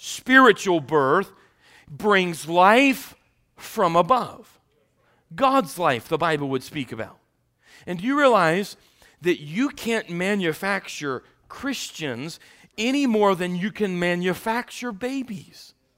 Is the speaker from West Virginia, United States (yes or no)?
yes; Parkersburg, West Virginia, United States; born there; Where they marked where I was born in West Virginia, sure was.